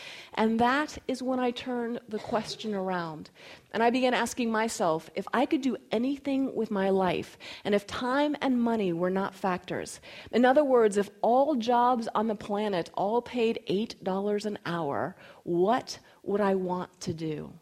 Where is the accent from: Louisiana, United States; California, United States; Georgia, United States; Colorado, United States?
Colorado, United States; also born or lived in Florida / North Carolina; even though I was born in Florida and grew up in North Carolina and primarily spent my formative years in Colorado, wherever we lived, we attended a different church or denomination.